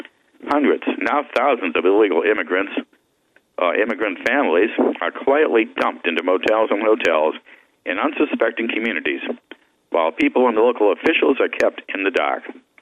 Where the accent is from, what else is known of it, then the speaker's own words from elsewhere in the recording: Massachusetts, United States; And now we go up to my home state, my native home, the great Commonwealth of Massachusetts.